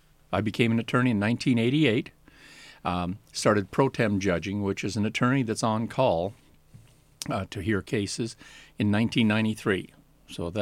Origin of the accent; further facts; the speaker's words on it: Spokane, Washington, United States; I'm a local guy. I was born here in Spokane, went to Stevens Grade School, Lewis and Clark High School, Gonzaga University, and Gonzaga Law School.